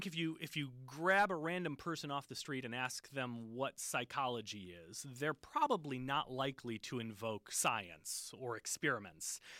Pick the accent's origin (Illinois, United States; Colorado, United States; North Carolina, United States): Illinois, United States; I grew up in Illinois, rural Illinois, and around the age of 7, I became interested in magic